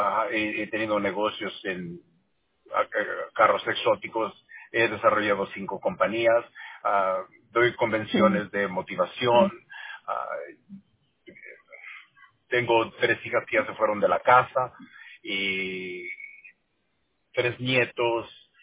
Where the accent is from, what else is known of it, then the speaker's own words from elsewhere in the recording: Mexico; Spanish is a second language; now in United States; Yo me crié en un rancho en México, nunca fui a la escuela, éramos 9 hermanos, la escuela estaba a 45 minutos caminando.